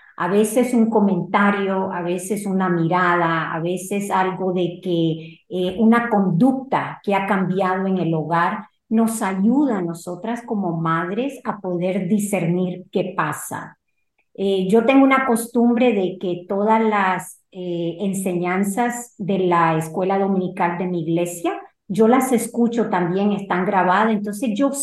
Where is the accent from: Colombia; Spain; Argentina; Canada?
Canada; also born or lived in Nicaragua; yo nací en Nicaragua. Y fui criada en el Canadá